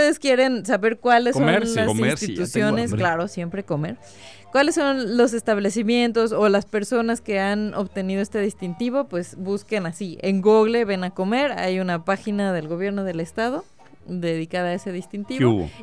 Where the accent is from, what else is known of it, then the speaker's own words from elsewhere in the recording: Mexico; que así somos todos los mexicanos.